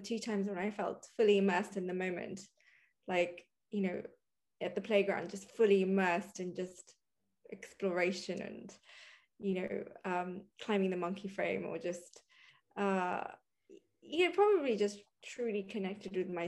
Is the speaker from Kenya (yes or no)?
yes; Kenya; growing up in Kenya